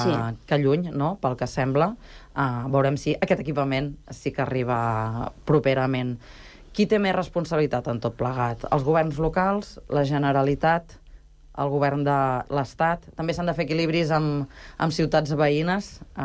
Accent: Vilafant, Catalonia, Spain; Posaré el meu poble... al mapa, perquè moltes vegades tenim aquest centralisme quan vivim aquí. A Vilafant fa 14 anys que l'institut, l'únic que hi ha, és en barracons.

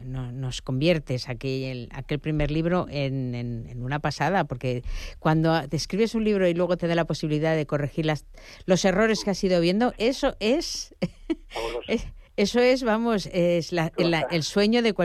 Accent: Bilbao, Basque Country, Spain; Soy de Bilbao. De Bilbao, pues vamos a hacerlo bien hecho.

